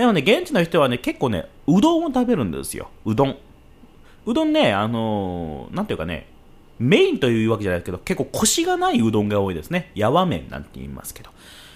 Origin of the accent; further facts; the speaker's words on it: Fukuoka, Japan; 僕の故郷は、九州は福岡でございます。福岡市の、まあ、れっきとした博多っ子でございます。なんかその雰囲気を感じてらっしゃるかどうか分かりませんが、まあ博多生まれで